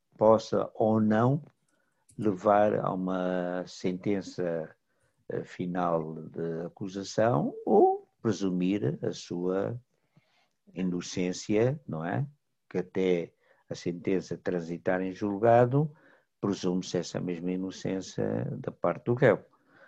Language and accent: Portuguese; Angola; esperamos nós, enquanto angolanos